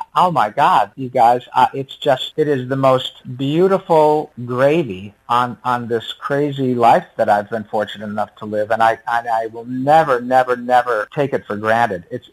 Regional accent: Grand Blanc, Michigan, United States; also born or lived in Detroit; I'm a guy from Grand Blanc, Michigan, man. I was born in Detroit and raised just south of Flint

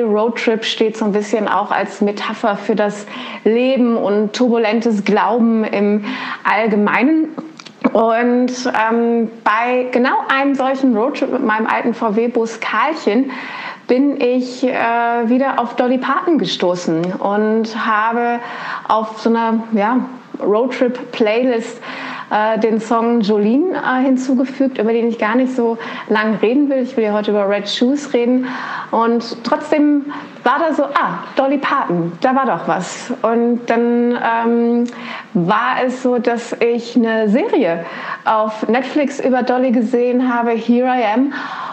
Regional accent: Cologne, North Rhine-Westphalia, Germany; now in Vienna, Austria; Ich komme ursprünglich aus Köln, lebe und arbeite aber seit rund 7 Jahren, schon so lange, in Wien. Ich bin Pastorin der Projektgemeinde, eine Kirche im Ballsaal

